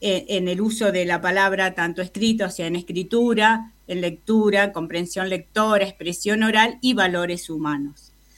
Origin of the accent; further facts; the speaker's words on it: Rosario, Santa Fe, Argentina; como los rosarinos nos comemos las heces